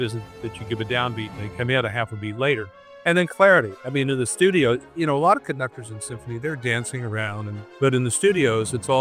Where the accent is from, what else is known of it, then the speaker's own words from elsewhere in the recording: Los Angeles, California, United States; Born and raised in Los Angeles, surrounded by the entertainment community, as it were.